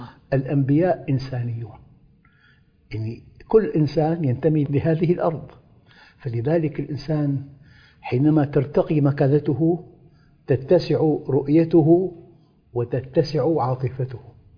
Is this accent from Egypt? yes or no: no; Damascus, Damascus Governorate, Syria; كنت مرة أنا في المغرب وعدت إلى بلدي دمشق سابقا